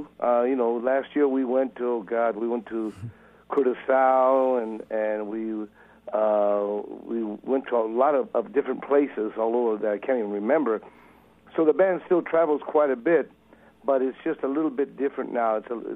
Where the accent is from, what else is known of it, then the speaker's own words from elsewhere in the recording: Los Angeles, California, United States; And we're from Los Angeles. We had no idea what we were doing.